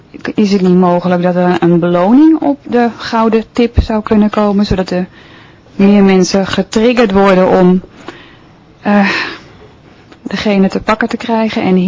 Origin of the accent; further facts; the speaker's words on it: Bergen, Netherlands; ik kom uit Bergen.